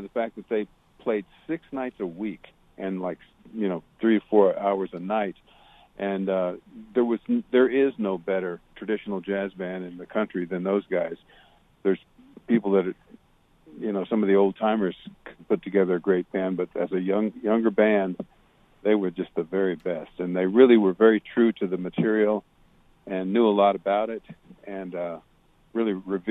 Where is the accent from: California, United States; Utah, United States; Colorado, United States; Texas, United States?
Texas, United States; I'm from Texas originally when I was a kid, so I'd heard of … The Landing